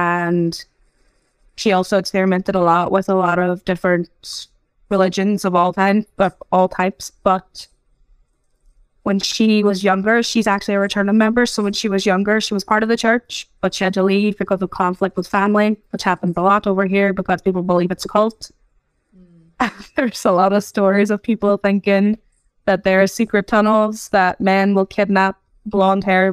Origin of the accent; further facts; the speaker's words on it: Derry, Northern Ireland, United Kingdom; I am 25 from Derry, or Londonderry on the map